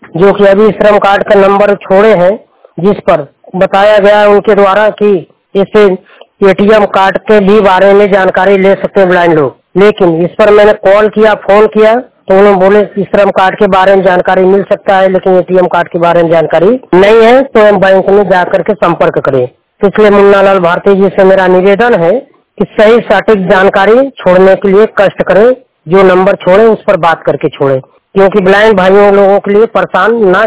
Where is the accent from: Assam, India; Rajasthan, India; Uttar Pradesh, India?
Uttar Pradesh, India; Varanasi; मैं जिला वाराणसी उत्तर प्रदेश के रहने वाला हूँ।